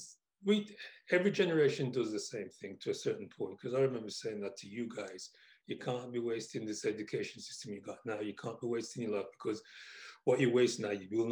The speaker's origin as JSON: {"language": "English", "region": "England", "country": "United Kingdom", "tie": "born or raised there", "said": "before I explain to you or try to explain what life was like for me growing up in England."}